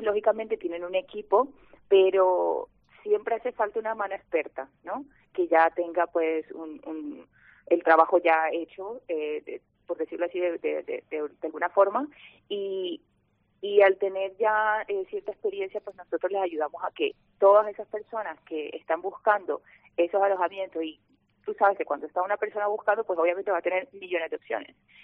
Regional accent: Colombia; yo soy colombiana

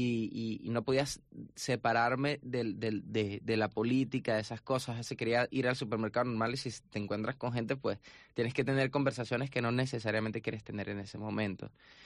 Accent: Venezuela; Me quitaron todos los documentos. O sea, en teoría, según ellos, no soy venezolano.

